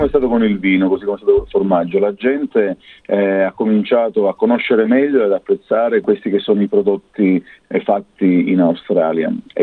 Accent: Sicily, Italy; Io vengo dalla zona della Sicilia

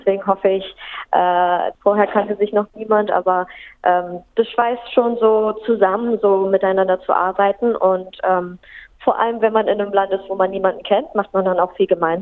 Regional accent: Germany; ich komme aus Deutschland, ich bin 29 Jahre alt

